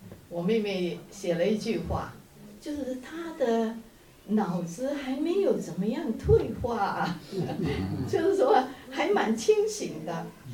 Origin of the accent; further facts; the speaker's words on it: China; 我们中国人都有希望能够长命百岁啊